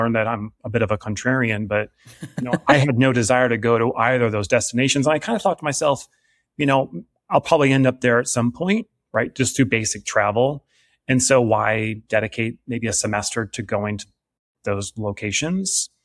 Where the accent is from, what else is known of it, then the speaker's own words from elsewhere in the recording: Wasilla, Alaska, United States; I was a product of Wasilla, Alaska, and spent a good majority of my adolescent growing up in Alaska in a state that, you know, it's pretty cold there